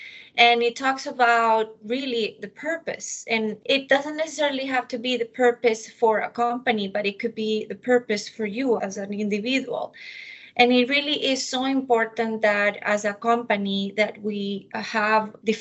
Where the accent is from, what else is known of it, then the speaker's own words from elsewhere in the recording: Ecuador; moved away as an adult; now in United States; I was born and raised in Ecuador. I came to the U.S. to study university